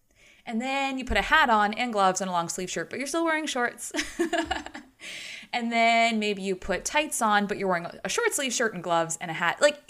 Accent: United States; That's kind of where, as an American and our Fahrenheit system

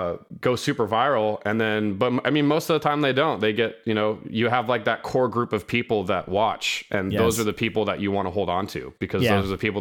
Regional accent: Sacramento, California, United States; I'm from Sacramento, California.

